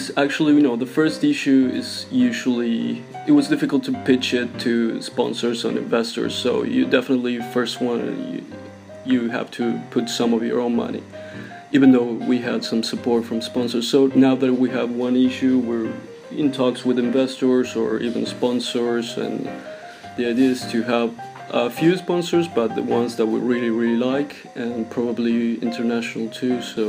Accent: Buenos Aires, Argentina; English is a second language; I'm from Buenos Aires

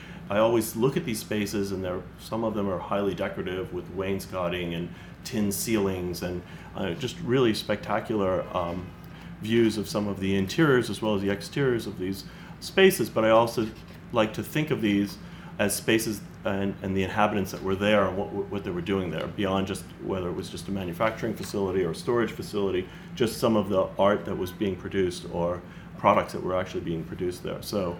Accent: New Orleans, Louisiana, United States; And I grew up in New Orleans, and I've always been fascinated by that world that's turning

